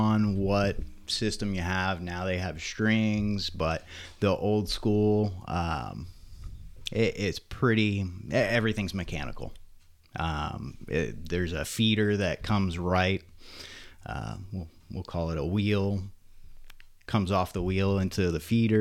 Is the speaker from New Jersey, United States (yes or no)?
no; Spring Hill, Florida, United States; So I am from Spring Hill, Florida.